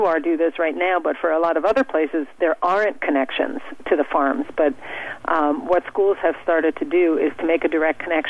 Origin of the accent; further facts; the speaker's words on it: Berkeley, California, United States; Well, I'm from Berkeley, California